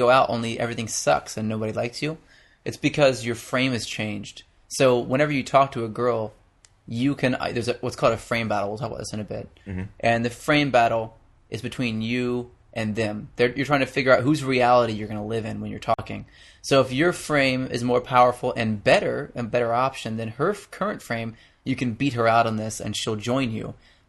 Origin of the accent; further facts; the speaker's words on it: the South, United States; And of course, in the South where I was, nobody knew the difference. So I'm from the South, so I guess I can say that, but nobody knew the difference.